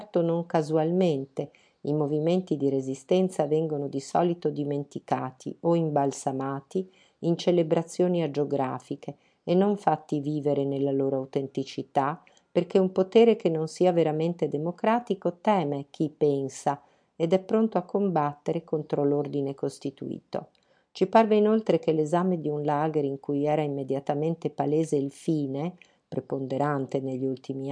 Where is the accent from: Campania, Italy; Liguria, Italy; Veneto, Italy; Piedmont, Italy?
Piedmont, Italy; Mondovì; born there; Sono nata a Mondovì nel 25, in pieno regime fascista.